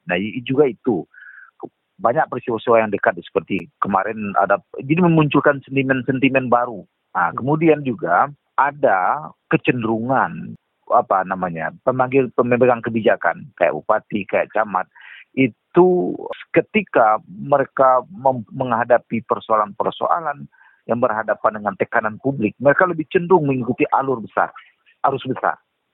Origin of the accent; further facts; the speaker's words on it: Padang, West Sumatra, Indonesia; Kita orang Padang, orang Minang